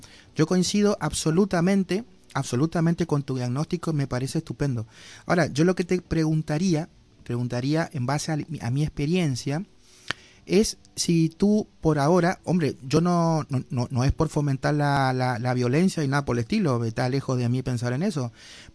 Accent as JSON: {"language": "Spanish", "country": "Argentina", "said": "yo soy aquí el sudamericano de la mesa, soy el argentino"}